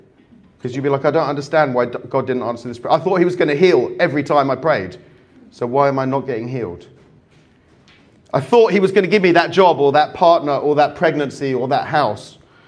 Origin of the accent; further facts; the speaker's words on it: Cyprus; I come from Cyprus. In Cyprus, the most popular word in the country is tomorrow.